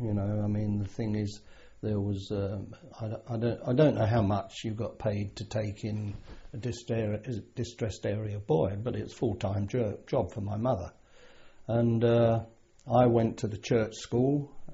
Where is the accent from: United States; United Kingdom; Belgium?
United Kingdom; London; born there; I was born in Hampstead, London, 1923.